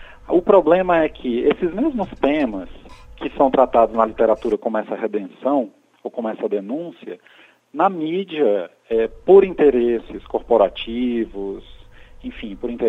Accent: Ceará, Brazil; Bom, eu sou do Ceará e lá a realidade do turismo sexual ela é muito... viva, infelizmente.

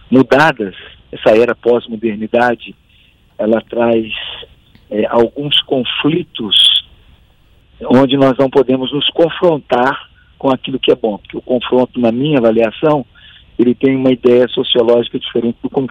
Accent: Belo Horizonte, Minas Gerais, Brazil; E eu sou de Belo Horizonte

